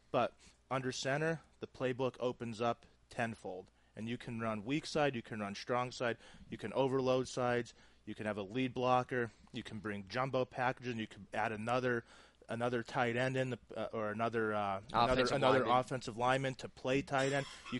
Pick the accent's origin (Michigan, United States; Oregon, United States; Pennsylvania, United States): Pennsylvania, United States; let me tell you something about my area where I grew up in Pennsylvania. It is 100% football there. I mean, everything shuts down for football. Trust me. It is, it's a blue-collar area.